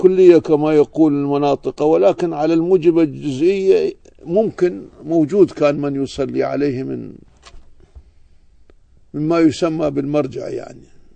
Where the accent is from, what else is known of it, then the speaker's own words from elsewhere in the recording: Najaf, Najaf Governorate, Iraq; بكثرة متداولة عندنا في النجف، في مكتباتنا الخاصة بكثرة